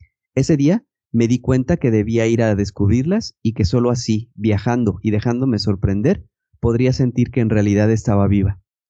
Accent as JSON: {"language": "Spanish", "country": "Guatemala", "tie": "born or raised there", "said": "Soy originalmente de Guatemala. Nací, crecí y me desarrollé como persona y como profesional ahí."}